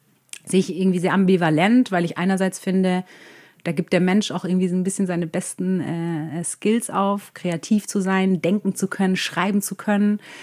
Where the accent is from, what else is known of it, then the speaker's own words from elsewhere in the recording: Munich, Bavaria, Germany; Ich komme eigentlich aus München und hatte gar keine Ahnung von Heilbronn.